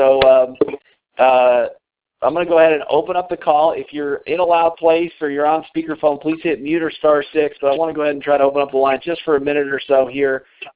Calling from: Colorado, United States; I'm calling in from Colorado tonight.

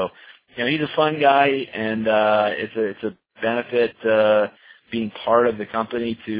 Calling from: Colorado, United States; I'm calling in from Colorado this evening.

